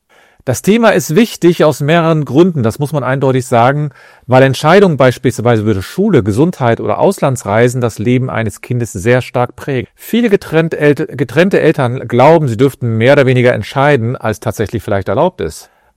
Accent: Cologne, North Rhine-Westphalia, Germany; ich bin aus Köln.

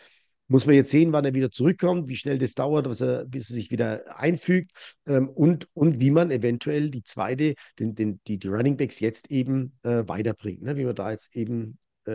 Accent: Bavaria, Germany; Ich bin halt ein Mittelfranke, ne? Versuche bodenständig zu bleiben

